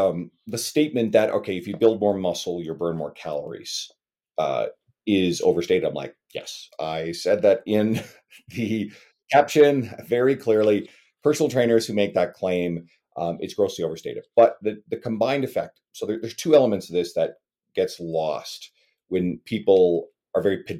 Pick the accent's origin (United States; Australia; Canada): Canada; I'm Canadian.